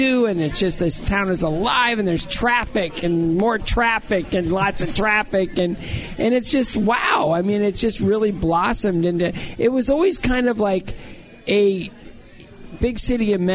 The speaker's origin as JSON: {"language": "English", "country": "United States", "tie": "born or raised there", "said": "I grew up in America, and I think that you earn your spot."}